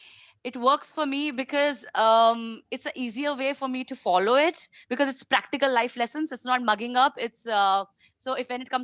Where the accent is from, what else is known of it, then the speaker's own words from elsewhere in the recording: India; I'm an Indian parent.